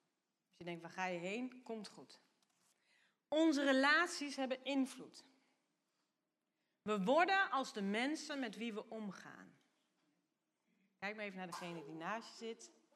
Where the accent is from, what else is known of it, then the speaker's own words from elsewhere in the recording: Netherlands; Wij als Nederlanders weten wie we zijn. Zo'n klein landje op de aardbol.